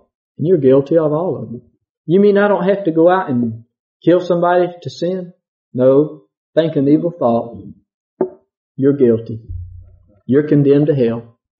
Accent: Mexico; I guess it's because I grew up down in Mexico

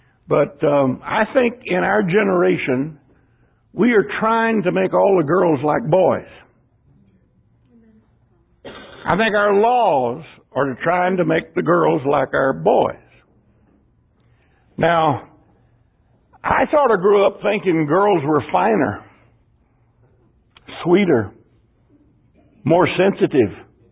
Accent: Dayton, Ohio, United States; When I was growing up in Dayton, I had a yellow leather motorcycle jacket.

